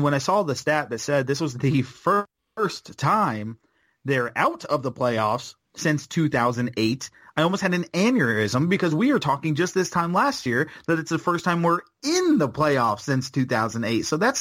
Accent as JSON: {"language": "English", "town": "Palm Beach", "region": "Florida", "country": "United States", "moved": "as an adult", "lives_now": "Monroe, United States", "said": "I moved from Palm Beach County, Florida, to this place. Like, talk about a culture shock when I come up here to go to college. I go from Palm Beach, Florida."}